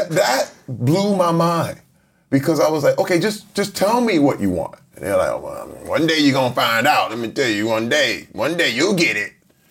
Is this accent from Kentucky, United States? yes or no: no; Flint, Michigan, United States; Growing up in Flint, Michigan, it was in the middle when the auto industry imploded. I was around 10 years old, and then the crack epidemic happened at the same time.